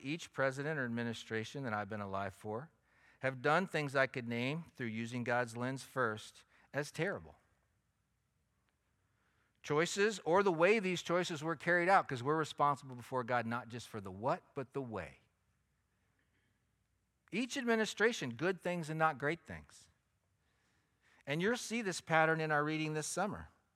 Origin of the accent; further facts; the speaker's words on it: Washington, District of Columbia, United States; born there; I was born in Washington, D.C.